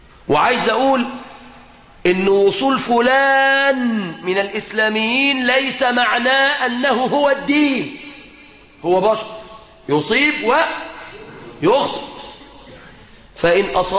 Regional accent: Egypt; أسأل الله أن يحفظ على بلادنا مصر أمنها وأمانها،

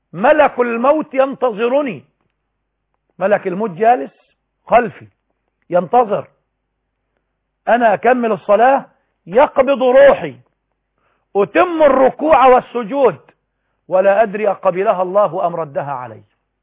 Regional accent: Egypt; بنهرج بالمعنى العام عندنا في مصر

